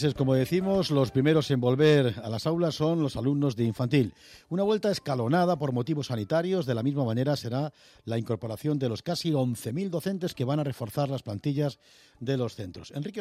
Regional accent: Madrid, Community of Madrid, Spain; los madrileños somos gente tan comprometida con la lucha contra la pandemia como un andaluz, un manchego o un riojano.

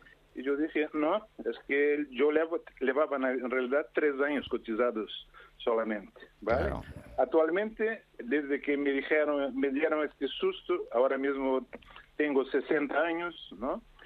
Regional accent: Brazil; Spanish is a second language; now in Spain; 20 años cotizados en España, ¿no? Que yo soy de Brasil.

